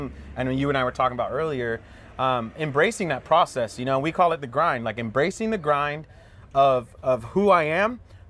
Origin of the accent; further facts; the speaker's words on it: Hawthorne, California, United States; well, yeah, I'm from Hawthorne, California. I'm in Nickelodeon.